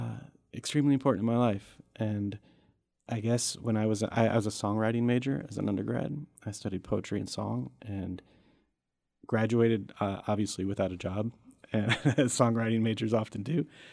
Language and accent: English; St. Louis, Missouri, United States; born there; also born or lived in Kansas / Boston, United States / Bloomington, United States; I was born in St. Louis. I spent many years in different towns in Kansas. And I spent 12 years in Boston, which is the longest I ever lived anywhere.